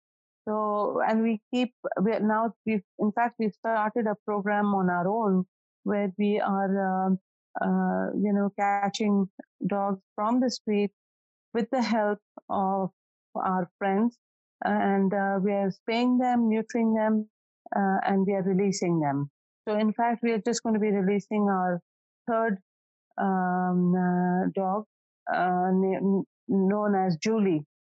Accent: Karachi, Sindh, Pakistan; moved away as an adult; now in United States; I grew up in Karachi, and, after that, I got married and I went to the US.

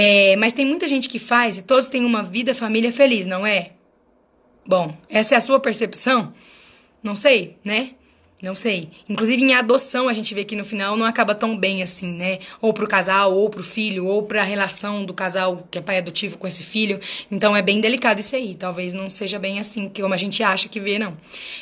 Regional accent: Rio de Janeiro, Brazil; Tem sim, sou do RJ.

